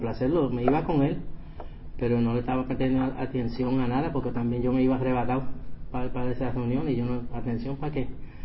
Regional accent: New York, United States; Especialmente yo me crié en Nueva York.

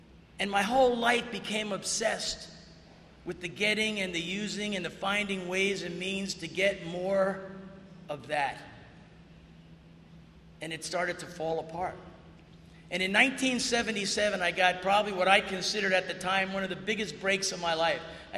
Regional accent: New Jersey, United States; now in San Diego, United States; You know, I live in San Diego, California, but I grew up in New Jersey.

